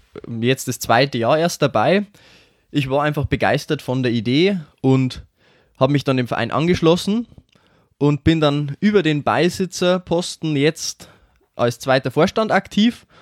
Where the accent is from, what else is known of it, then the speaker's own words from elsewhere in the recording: Schwandorf, Bavaria, Germany; ich bin 23 Jahre alt und ich komme aus Schwandorf